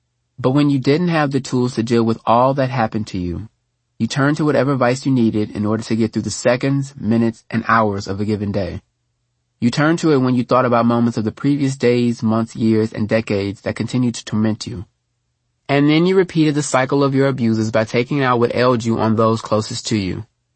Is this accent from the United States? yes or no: yes; Houston, Texas, United States; As much as I love my family, my hometown of Houston, and the friends I still have there, it can be hard for me to go home.